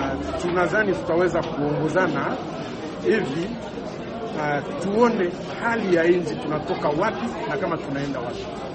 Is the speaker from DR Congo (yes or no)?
yes; DR Congo; Na tunadhani hii ni onyo kwetu sisi kama wakongomani